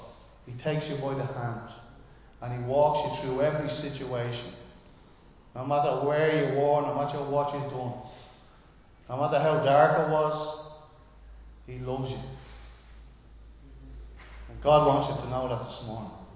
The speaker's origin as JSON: {"language": "English", "town": "Dublin", "region": "Leinster", "country": "Ireland", "tie": "born or raised there", "said": "We lived in the old tenement houses in Shamrock Dermot Street, in the north side of Dublin. And we lived there for a number of years. We moved from there out to Cundalkin, Neilstown, which was like, there was a lot of farmland at the time."}